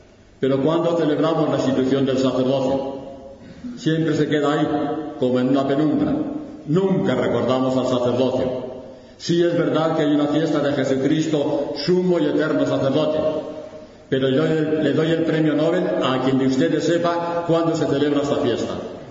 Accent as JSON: {"language": "Spanish", "town": "Madrid", "region": "Community of Madrid", "country": "Spain", "tie": "born there", "said": "Yo nací en Madrid en el año 1938, en plena guerra civil."}